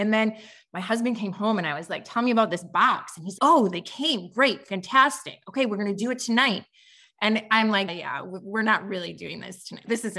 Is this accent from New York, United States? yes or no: no; Chicago, Illinois, United States; I'm from Chicago area.